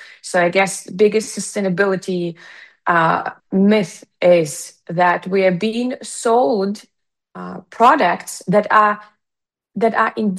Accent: Ukraine; So when I come from Ukraine, my gut microbiome is co-shaped by what not only I grew up with, but also by what my ancestors have been growing up with.

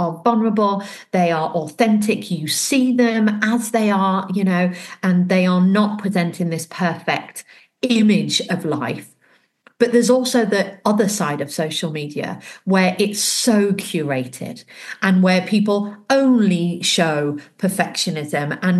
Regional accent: United Kingdom; we are British and, you know, we British people, we like to, you know, present ourselves in a certain way

